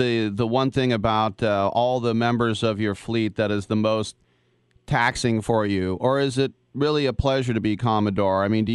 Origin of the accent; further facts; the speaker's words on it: Richmond, California, United States; I was born in Richmond, California. I went to junior high and high school there.